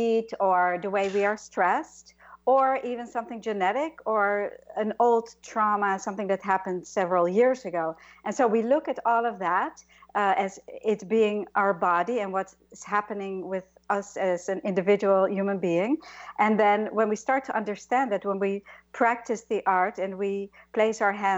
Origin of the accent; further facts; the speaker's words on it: Netherlands; moved away as an adult; now in New York, United States; And I came from Holland when I was 18 to be a dancer in New York.